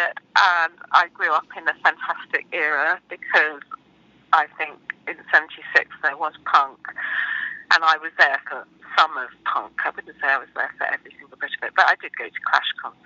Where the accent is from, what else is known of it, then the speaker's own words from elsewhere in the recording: Edgware, London, United Kingdom; I grew up in Edgware.